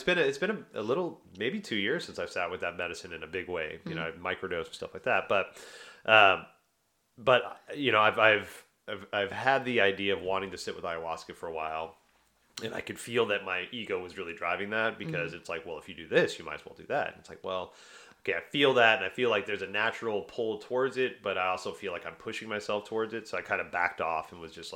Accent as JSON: {"language": "English", "region": "Texas", "country": "United States", "tie": "born or raised there", "said": "Yeah, I grew up with Mattress Mac. So in Texas"}